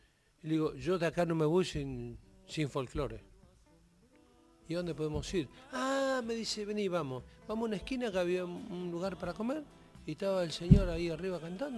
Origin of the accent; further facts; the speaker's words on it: Patagonia, Argentina; Yo soy de la Patagonia